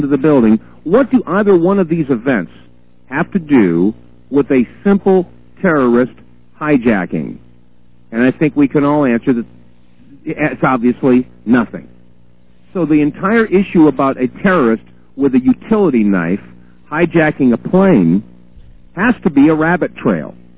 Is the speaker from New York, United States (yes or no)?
yes; New York City, New York, United States; I grew up in New York City, and those trade centers, I mean, I watched those go up back in the 60s.